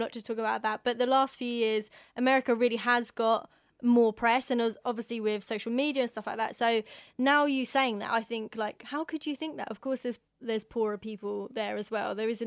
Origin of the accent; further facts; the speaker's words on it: East of England, United Kingdom; I'm from Essex, but I'm not a stereotypical Essex girl, I guess.